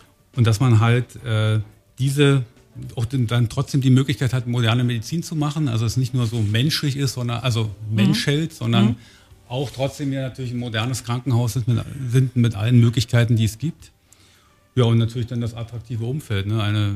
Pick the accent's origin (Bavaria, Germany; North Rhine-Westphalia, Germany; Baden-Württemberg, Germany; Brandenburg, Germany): Brandenburg, Germany; Luckau; Ich bin ja gebürtiger Brandenburger, stamme aus Luckau, habe in Greifswald und dann an der Humboldt-Uni in Berlin studiert